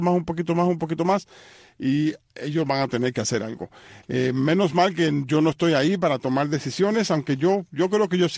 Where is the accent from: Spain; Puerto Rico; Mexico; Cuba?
Cuba